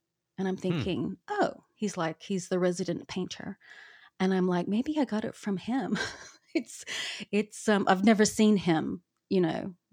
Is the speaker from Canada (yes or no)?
no; Queensland, Australia; also born or lived in Melbourne; now in United States; No, actually, we were living in Melbourne prior to us moving out to the US, but I was born in Queensland.